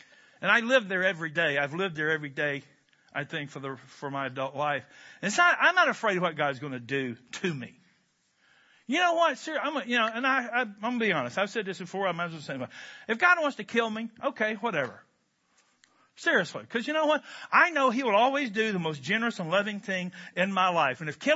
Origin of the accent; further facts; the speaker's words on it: Kentucky, United States; You could smoke, because I'm from Kentucky, where smoking is still indeed a spiritual gift.